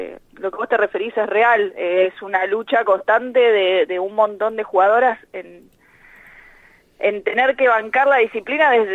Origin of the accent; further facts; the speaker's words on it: Tandil, Buenos Aires Province, Argentina; now in La Plata, Argentina; yo tengo 28 años, hace bastante tiempo que jugué al fútbol. Yo soy de Tandil, arranqué en Tandil de chiquitita, entonces jugué en Tandil, bueno, mucho tiempo, vine acá a La Plata a jugar la Liga de La Plata